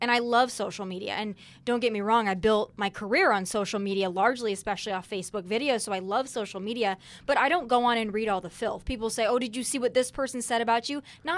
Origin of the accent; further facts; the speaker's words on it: Midwest, United States; Like I said, I grew up in the Midwest. I grew up with two very hardworking parents who worked very hard for everything that they have.